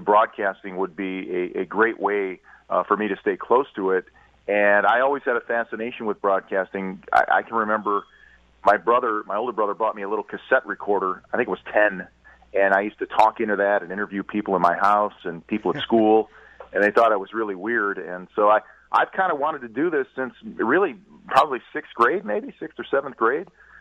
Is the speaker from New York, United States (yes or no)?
no; Cleveland, Ohio, United States; I grew up in Cleveland, Ohio.